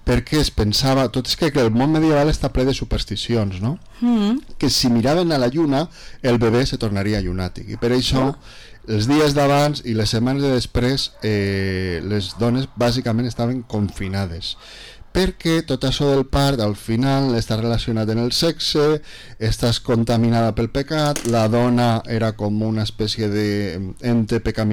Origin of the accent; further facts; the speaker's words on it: Vila-real, Valencian Community, Spain; born there; jo sempre dic que jo vaig néixer a Vila Real, però me van dur a Castelló.